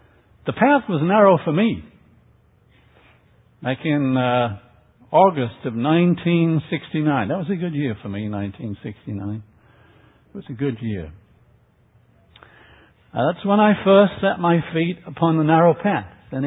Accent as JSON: {"language": "English", "region": "England", "country": "United Kingdom", "tie": "born or raised there", "said": "I grew up in England, and I chased the dream."}